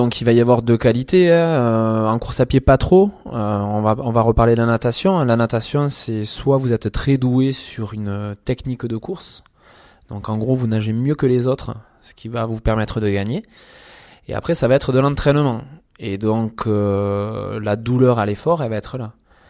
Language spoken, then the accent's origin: French; Pavie, Occitanie, France; Je suis quelqu'un qui suis très proche de la nature. Je suis de Pavie, moi.